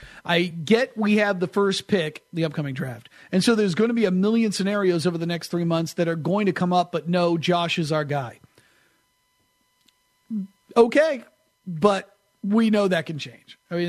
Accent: Nashville, Tennessee, United States; It's in Nashville this year, so it's in my hometown.

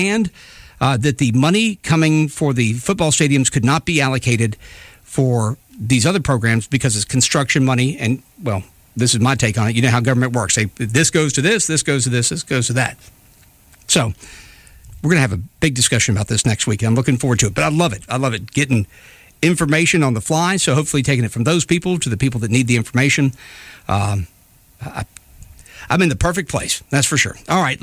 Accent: Mobile, Alabama, United States; I love this job doing it in my hometown here, right?

